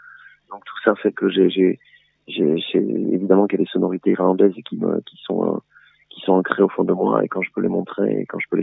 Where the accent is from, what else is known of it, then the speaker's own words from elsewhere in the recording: Verdun-les-Bains, France; c'est des jours qui m'ont fondé quand j'étais ado, à Verdun-les-Bains dans mon village.